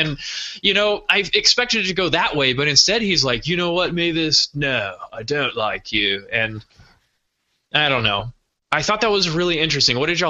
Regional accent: Texas, United States; I'm from Texas.

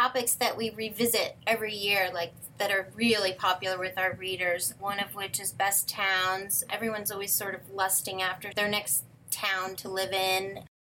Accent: New York City, New York, United States; I grew up in New York City, so it's not something that was a part of my everyday life

